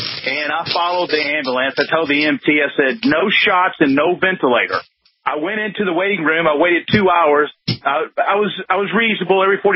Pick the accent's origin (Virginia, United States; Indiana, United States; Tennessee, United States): Tennessee, United States; Memphis; No, I'm from Tennessee, actually from Memphis.